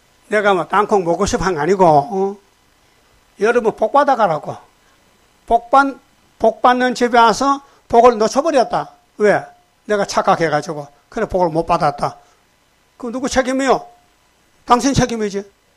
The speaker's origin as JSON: {"language": "Korean", "town": "Uiseong", "region": "North Gyeongsang", "country": "South Korea", "tie": "born or raised there", "said": "내 고향이 경상북도 의성이거든."}